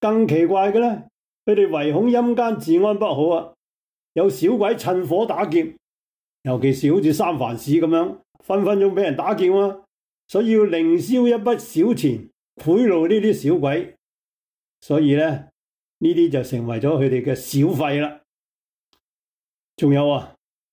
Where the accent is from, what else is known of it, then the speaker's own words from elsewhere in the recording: China; 但我哋中国人呢，对死确系有一种莫名嘅恐惧